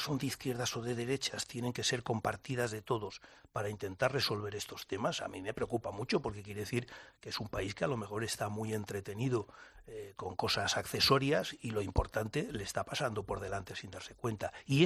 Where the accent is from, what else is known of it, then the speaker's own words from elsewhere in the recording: Spain; de las que yo al menos me siento orgulloso como español.